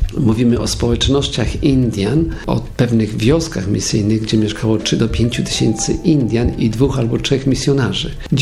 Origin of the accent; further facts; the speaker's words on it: Poznań, Greater Poland Voivodeship, Poland; tutaj w Poznaniu, bo jestem rodowitym poznaniakiem z Franowa